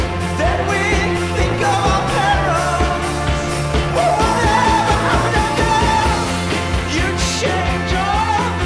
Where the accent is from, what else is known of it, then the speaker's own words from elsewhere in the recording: Hornsby, New South Wales, Australia; Hornsby or Asquith.